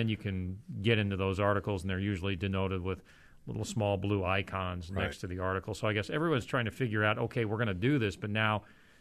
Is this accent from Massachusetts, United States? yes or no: no; Chicago, Illinois, United States; For instance, I'm from Chicago. Many people know that.